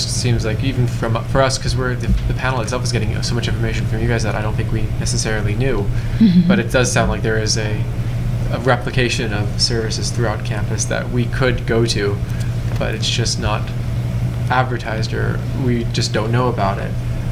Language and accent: English; United States; now in Canada; I have an American cell phone because I'm an American.